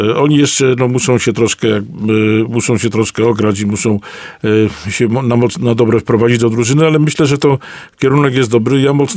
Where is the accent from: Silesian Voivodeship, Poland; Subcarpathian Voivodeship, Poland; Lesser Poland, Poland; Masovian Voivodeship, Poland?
Lesser Poland, Poland; Myślenice; nie wyobrażam sobie sytuacji jako myśleniczanie rodowity, że Wisełki nie będzie w Myślenicach